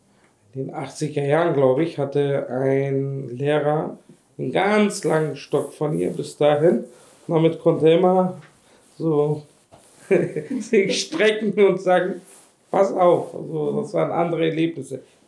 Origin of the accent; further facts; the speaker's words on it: Wilhelmsburg, Hamburg, Germany; Wilhelmsburg ist mein Dorf, wo ich meine Freunde, meinen Umkreis habe und das macht es aus. Das ist dann für mich auch Heimat am Ende.